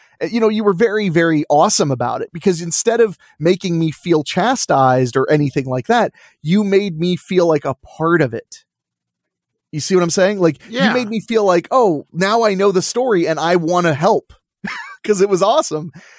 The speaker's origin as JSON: {"language": "English", "region": "Ohio", "country": "United States", "tie": "born or raised there", "said": "So I have a very odd Hispanic upbringing. And because I grew up in Ohio"}